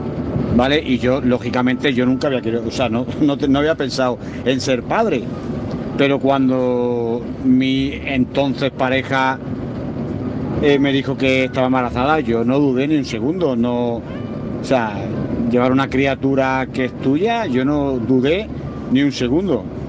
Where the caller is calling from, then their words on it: Jaén, Andalusia, Spain; corresponsal de Jaén.